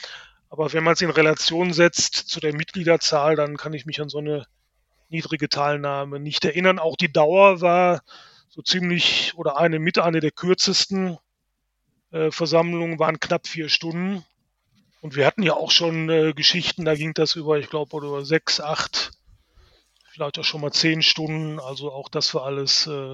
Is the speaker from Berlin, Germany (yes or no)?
no; Gelsenkirchen, North Rhine-Westphalia, Germany; Da fühle ich mich als gebürtiger Gelsenkirchen natürlich schon angegriffen